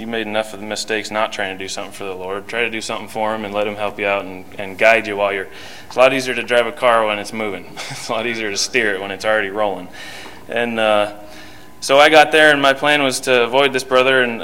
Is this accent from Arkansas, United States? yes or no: no; Findlay, Ohio, United States; also born or lived in Pensacola; I guess briefly I'll tell you, I was raised in Findlay, Ohio, and I just was driving through from visiting my parents last couple weeks.